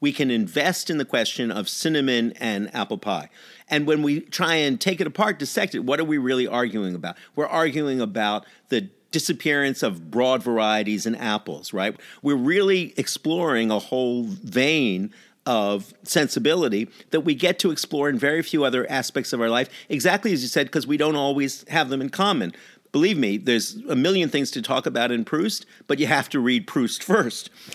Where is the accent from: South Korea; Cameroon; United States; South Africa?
United States; New York; I am a New Yorker, as you know, and therefore whenever I am in Chicago, I find what they call pizza to be this bizarre concoction of lukewarm tomato sauce and day-old bread.